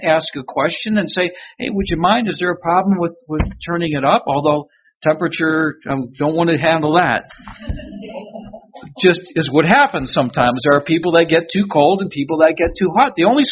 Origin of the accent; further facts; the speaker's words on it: Detroit, Michigan, United States; born there; where I was born in Detroit